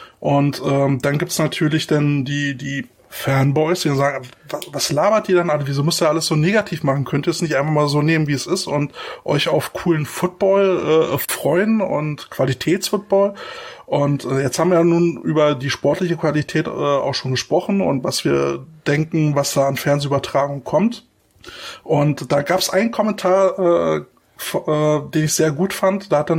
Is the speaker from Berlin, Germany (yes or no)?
yes; Berlin, Germany; Bei uns in Berlin waren Raiders immer groß.